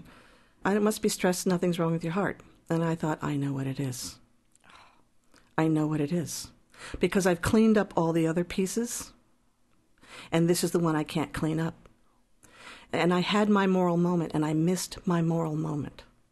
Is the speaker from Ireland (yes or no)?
yes; Ireland; I'm Irish and I have red hair.